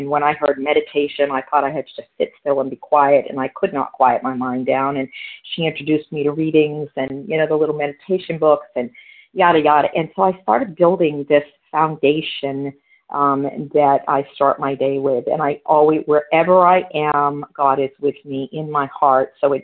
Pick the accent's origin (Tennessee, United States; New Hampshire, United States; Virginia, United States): New Hampshire, United States; now in Sparks, United States; is in Sparks, and I hail from New Hampshire.